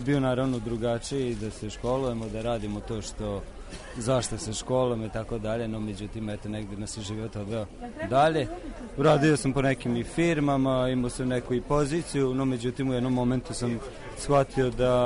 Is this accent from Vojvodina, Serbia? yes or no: yes; Novi Sad, Vojvodina, Serbia; Ja sam inače Novosađan